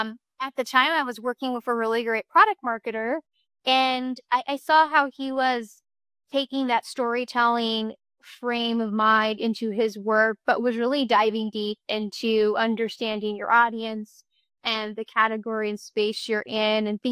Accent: Seattle, Washington, United States; also born or lived in Chicago; now in New York, United States; I'm originally from the Seattle area. I've spent the last 3+ years in Chicago and now New York. So I've slowly made my way from west to east.

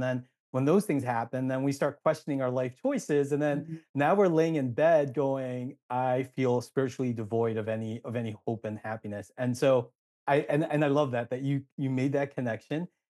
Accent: New Jersey, United States; And so I grew up in New Jersey. I grew up in the third largest city. So I grew up in an urban environment

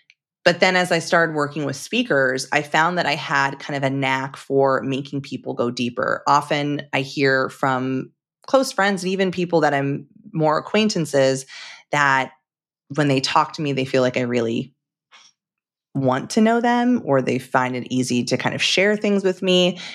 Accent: California, United States; now in Washington, United States; But I'm a Southern California girl. I grew up in SoCal my whole life. And back in 2013, I moved here and I was a fish out of water.

